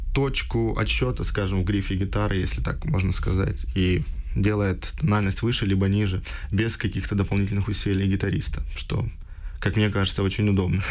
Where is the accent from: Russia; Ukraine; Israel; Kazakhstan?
Ukraine; first language Ukrainian; Russian is a second language; Ну, я считаю свой родной язык украинским, в первую очередь, так как я украинец.